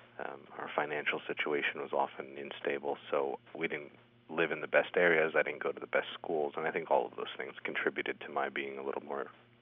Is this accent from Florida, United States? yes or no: no; Pittsburgh, Pennsylvania, United States; born there; I was born in Pittsburgh, and actually I moved 20 times by the time I was 19, so I've been all over.